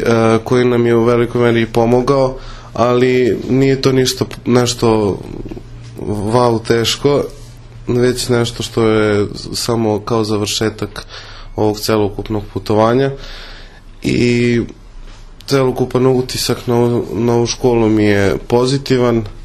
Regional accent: Bečej, Vojvodina, Serbia; dolazim iz Bečeja kod Novog Sada.

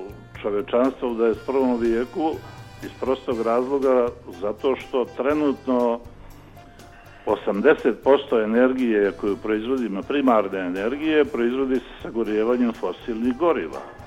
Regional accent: Serbia; ali prije svega naravno kod nas u Srbiji

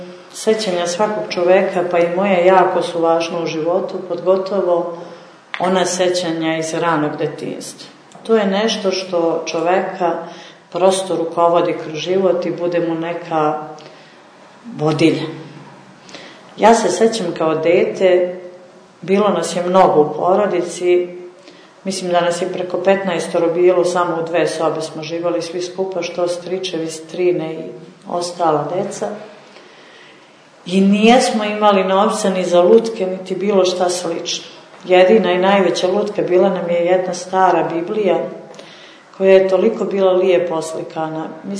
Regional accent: Montenegro; To je, kako kažu kod nas u Crnoj Gori, varenika.

